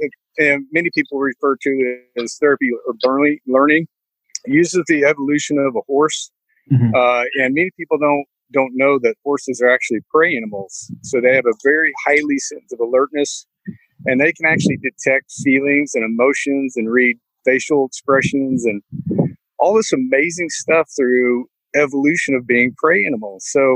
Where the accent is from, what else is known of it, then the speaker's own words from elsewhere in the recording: Mustang, Oklahoma, United States; I'm from Mustang, Oklahoma. I grew up with horses.